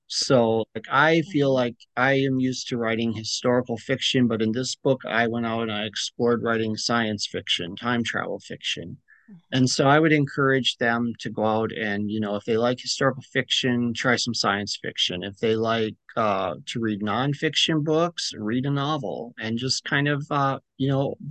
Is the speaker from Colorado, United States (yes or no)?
no; Marquette, Michigan, United States; Yes. Yeah, seventh generation, born and raised in Marquette, Michigan.